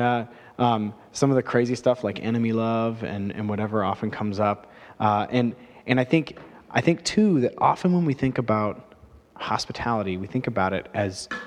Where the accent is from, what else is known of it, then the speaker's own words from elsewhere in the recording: Minnesota, United States; because we're Minnesotan, we are hospitable people.